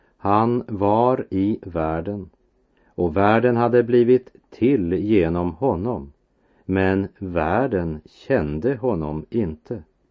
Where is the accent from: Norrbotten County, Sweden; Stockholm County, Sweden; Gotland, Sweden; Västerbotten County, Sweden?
Västerbotten County, Sweden; Jag kan minnas en mörk midvintermorgon från min barndom i Västerbotten.